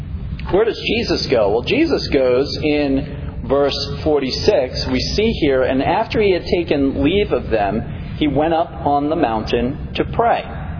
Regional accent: New York City, New York, United States; Now, in my section of where I grew up in New York City, it tended to be pretty windy because we were on what was known as Pelham Bay.

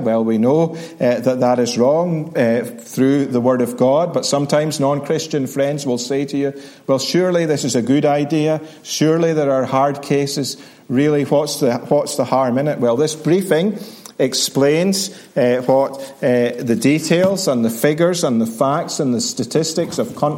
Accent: Scotland, United Kingdom; born there; now in Northern Ireland; I'm a Scotsman by birth, but all of the literature is free.

